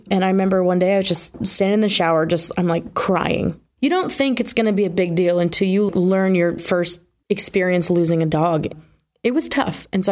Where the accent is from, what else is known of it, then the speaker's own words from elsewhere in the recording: New Hampshire, United States; I am a small town New Hampshire country music songwriter, born and raised in New Hampshire and living on a farm with my daughter and my husband in Swansea.